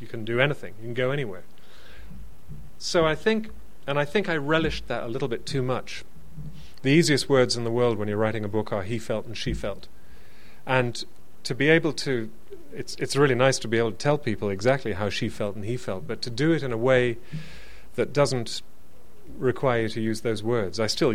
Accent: United Kingdom; And as a Brit, I find the whole British class scene endlessly fascinating

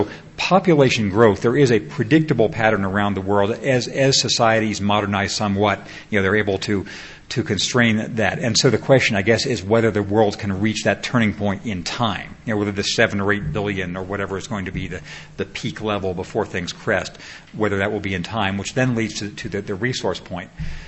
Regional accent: California, United States; I grew up near Los Angeles, and I'd never seen anything like what Beijing is like.

